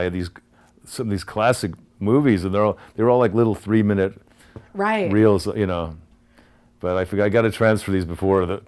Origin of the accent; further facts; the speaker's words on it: California, United States; Growing up in the Valley.